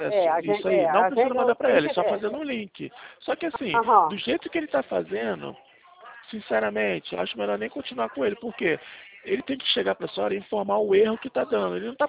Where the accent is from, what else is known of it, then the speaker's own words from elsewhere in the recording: Rio de Janeiro, Brazil; Eu sou do Rio de Janeiro.